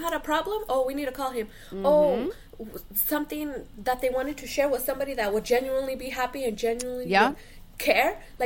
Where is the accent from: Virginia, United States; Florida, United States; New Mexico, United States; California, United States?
New Mexico, United States; I'm from New Mexico.